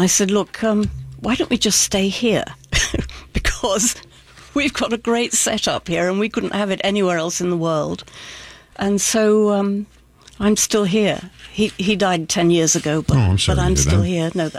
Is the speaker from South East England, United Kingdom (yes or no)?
yes; South East England, United Kingdom; accent: south of England; I was born in the middle of England. My earliest memories are the south of England. That's what I sound like, is the south of England.